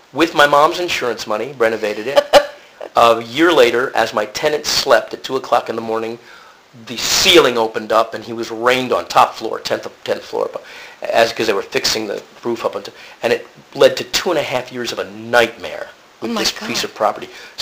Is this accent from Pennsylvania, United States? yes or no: yes; Lancaster, Pennsylvania, United States; back in Mount Gretna, Pennsylvania, near my hometown of Lancaster.